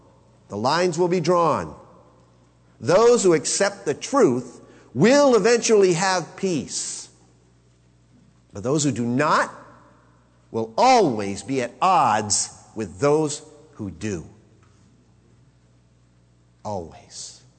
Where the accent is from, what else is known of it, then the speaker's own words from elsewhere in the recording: Rhode Island, United States; Back in the 60s, when I was growing up in Rhode Island, my grandmother used to have a closet full of board games.